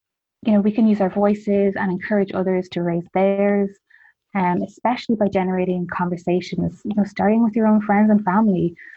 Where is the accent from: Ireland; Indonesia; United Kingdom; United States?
Ireland; And I know for myself and Katie, as two Irish white women, honestly, we can't even begin to imagine how this must feel